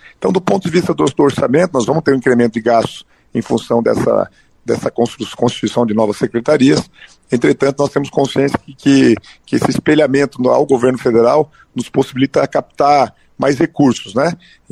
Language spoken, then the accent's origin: Portuguese; Pato Branco, Paraná, Brazil; eu, como sou de Pato Branco, sou do Sudoeste